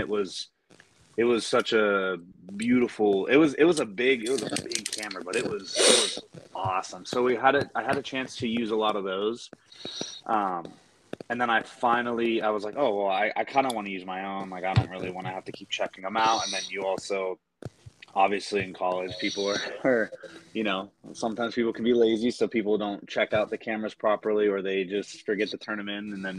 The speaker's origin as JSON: {"language": "English", "region": "Pennsylvania", "country": "United States", "moved": "as an adult", "said": "I was originally from Pennsylvania and I went to college in Arizona."}